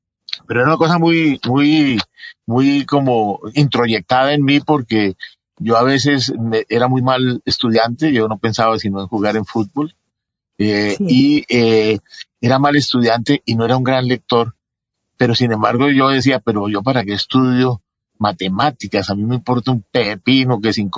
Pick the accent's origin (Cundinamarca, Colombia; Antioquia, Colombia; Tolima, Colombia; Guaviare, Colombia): Antioquia, Colombia; Medellín; also born or lived in Mexico; pero realmente el epicentro de, digamos, de mi infancia, yo lo ubico en esa etapa de Medellín.